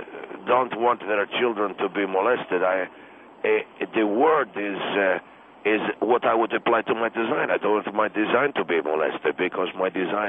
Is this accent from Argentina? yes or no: yes; Argentina; I am from Argentina, that's my nationality